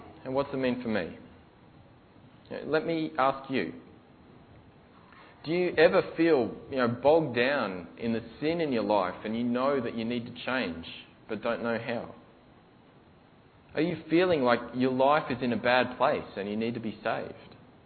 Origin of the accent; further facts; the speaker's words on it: Australia; Just from my understanding of being Australian, you know, people love, you know, Australians, we love our sports stars.